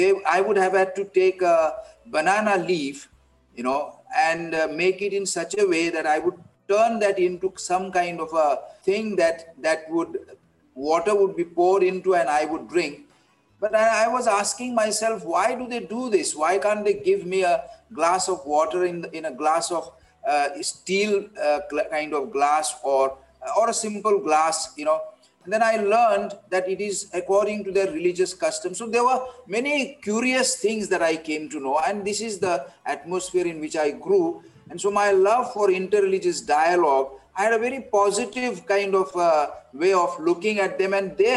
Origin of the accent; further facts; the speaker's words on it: India; first language Marathi; English is a second language; the language I speak, my mother tongue is Marathi, and the culture is pervasive, I would say, Indian, very Indian culture.